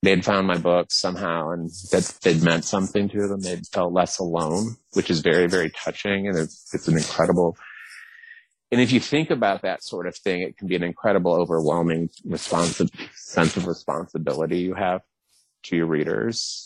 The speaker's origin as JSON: {"language": "English", "region": "the South", "country": "United States", "said": "I'm from the South, so the whole homophobia, racism, cultural structure damage in the South resonated with me."}